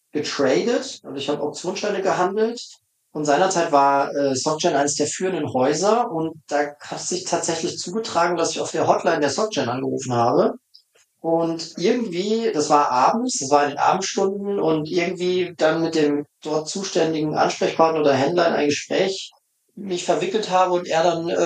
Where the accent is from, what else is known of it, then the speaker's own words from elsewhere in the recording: Münster, North Rhine-Westphalia, Germany; born there; now in Munich, Germany; Also ich bin gebürtiger Münsteraner, Münster in Westfalen. Ich sage immer gerne hochdeutscher Gürtel, also ich habe keinerlei Dialekt, obwohl ich in München wohne.